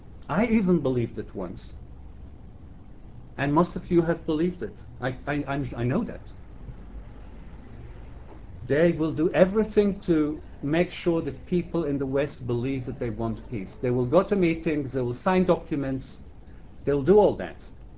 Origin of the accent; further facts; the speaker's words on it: Israel; now in United Kingdom; I'm, as an Israeli Jew, as a human being, as a British citizen, as a socialist, as a nice guy, asking you to help the Israelis lose the occupation.